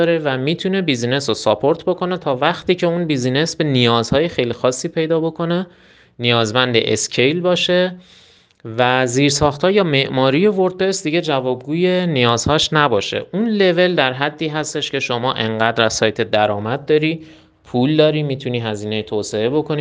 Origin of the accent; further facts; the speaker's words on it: Tehran, Tehran Province, Iran; born there; متولد تهران هستم.